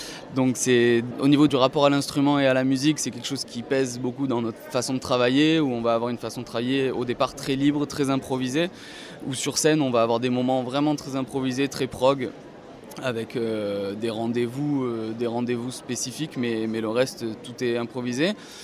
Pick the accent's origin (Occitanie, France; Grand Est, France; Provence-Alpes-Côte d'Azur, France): Provence-Alpes-Côte d'Azur, France; Marseille; Tout à fait, bien sûr, je viens de Marseille.